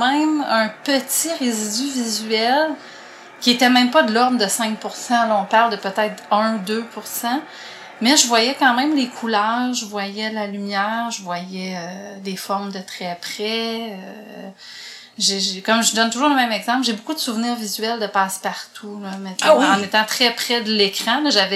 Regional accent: Quebec City, Quebec, Canada; born there; Oui, mais je suis née à Québec.

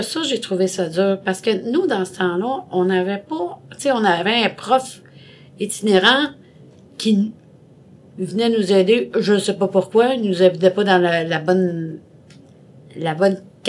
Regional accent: Montreal, Quebec, Canada; born there; Moi, je suis née à Montréal.

